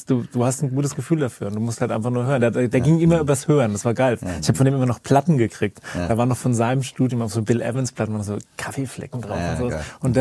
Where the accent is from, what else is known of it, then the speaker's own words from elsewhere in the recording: Bad Kissingen, Bavaria, Germany; weil ich komme aus Bad Kissingen, das ist ein ziemliches Kaff am Ende in der, oder kurz vor der Rhön oder in der Rhön.